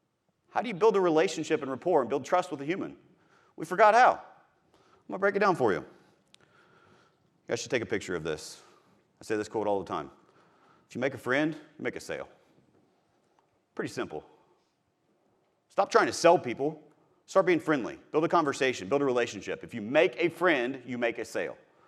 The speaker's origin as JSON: {"language": "English", "region": "Missouri", "country": "United States", "said": "So I'm from Missouri, and in Missouri we have fences and neighborhoods"}